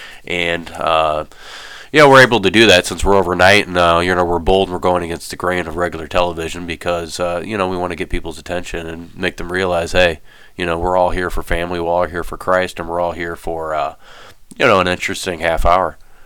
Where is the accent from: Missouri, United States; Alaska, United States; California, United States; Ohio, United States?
Missouri, United States; St. Louis; yes, I'm an actor from St. Louis, Missouri, a producer, director, writer, like yourself.